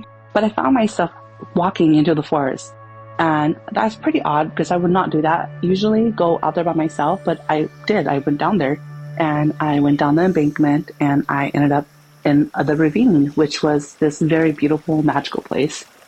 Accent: California, United States; And as a kid growing up in California and in the city and in apartments, a forest is basically another world.

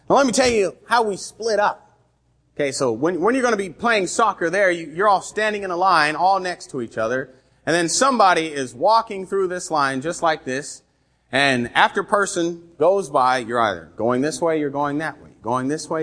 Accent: England, United Kingdom; Of course, so I'm an English guy, all right?

